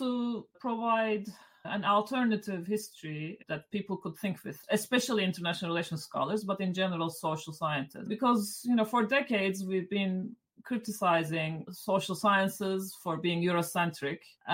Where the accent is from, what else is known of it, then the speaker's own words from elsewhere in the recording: Turkey; especially the Turco-Mongol narrative because I'm from Turkey?